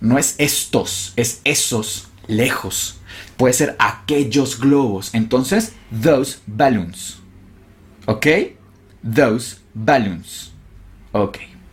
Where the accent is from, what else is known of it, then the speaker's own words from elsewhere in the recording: Mexico; Para nosotros los mexicanos eso tiene todo el sentido del mundo.